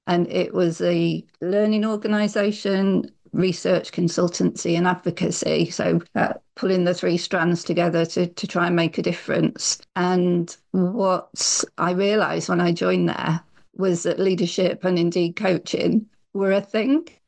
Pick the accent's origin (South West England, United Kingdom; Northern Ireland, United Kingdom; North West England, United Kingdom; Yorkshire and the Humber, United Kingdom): North West England, United Kingdom; Blackpool; And I grew up in Blackpool, so it hardly ever snows. I think it snowed 3 times throughout my childhood.